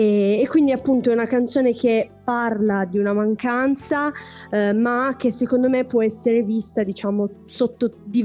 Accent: Coazze, Piedmont, Italy; un produttore del mio paese, di Coazze, in provincia di Torino, appunto, che è il paese da cui vengo

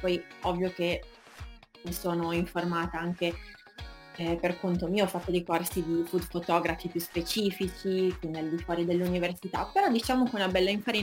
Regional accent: Piedmont, Italy; sono piemontese, ma arrivo dalla provincia di Alessandria, quindi vicina, ma non abbastanza per fare avanti e indietro, e quindi mi sono trasferita qua.

